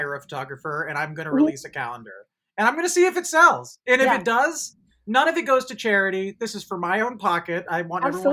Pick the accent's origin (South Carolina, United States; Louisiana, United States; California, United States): California, United States; No shit. No way. I'm from Marin County.